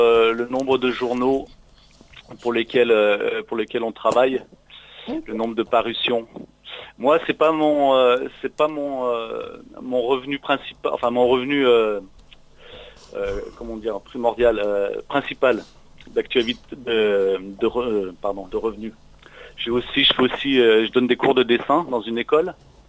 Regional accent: Lyon, Auvergne-Rhône-Alpes, France; C'est à Lyon, moi je suis de Lyon.

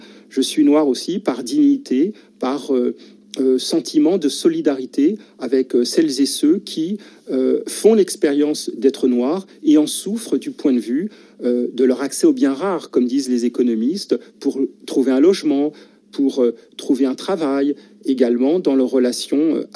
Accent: France; Je suis un Français noir

